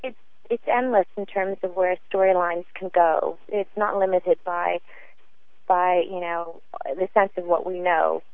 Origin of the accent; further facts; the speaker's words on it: Tanzania; born there; I was born in East Africa. I was born in Tanzania. My mom is Tanzanian from a place called Mlalo, which is a small village in the Usambara Mountains.